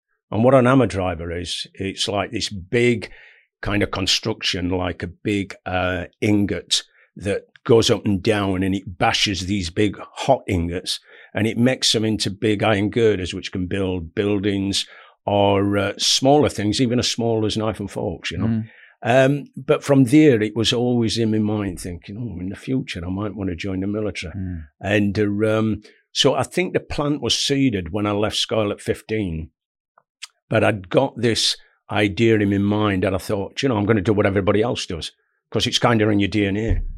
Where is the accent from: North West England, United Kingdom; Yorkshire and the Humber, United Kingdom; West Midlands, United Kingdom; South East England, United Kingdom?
Yorkshire and the Humber, United Kingdom; Sheffield; I was born in Sheffield and I grew up in a place in Sheffield called Attercliffe Darnell.